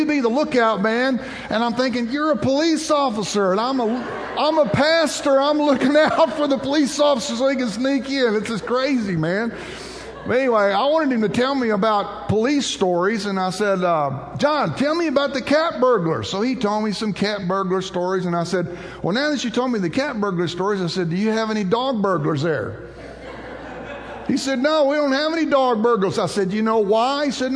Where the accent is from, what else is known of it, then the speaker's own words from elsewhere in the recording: Texas, United States; I'm an international student. I'm from Texas. You know, I'm from a place that's a country all of its own.